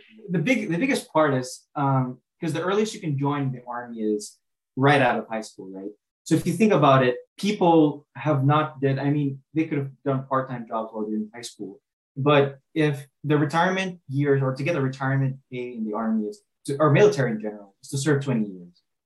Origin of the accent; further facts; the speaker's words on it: Philippines; moved away as an adult; now in United States; So I grew up in the Philippines, moved to the US, by the age of 21, so that's back in 2011.